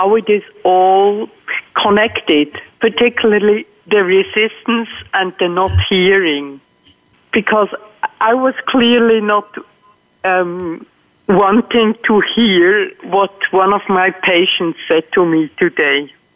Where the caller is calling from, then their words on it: Thun, Bern, Switzerland; I'm calling in from Thun in Switzerland.